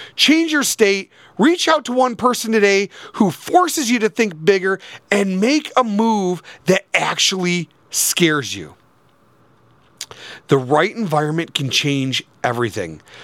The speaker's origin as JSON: {"language": "English", "region": "Michigan", "country": "United States", "said": "I'm from Michigan. Planting a palm tree up here in Michigan is not going to work out too well for you"}